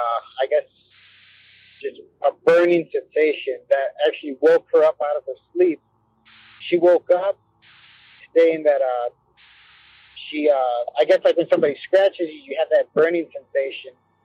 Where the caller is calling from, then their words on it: Chicago, Illinois, United States; I'm calling in from Chicago.